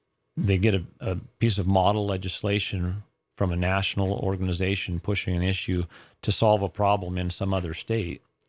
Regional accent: Idaho, United States; Well, I grew up here in Idaho with an open primary.

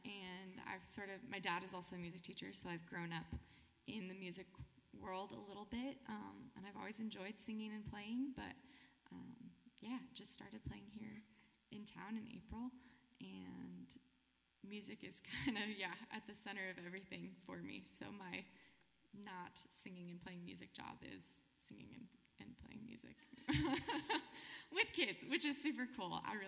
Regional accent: Washington, United States; now in Sandpoint, United States; I grew up in Western Washington, mm-hmm. And then I lived here in Sandpoint for 2.5 years

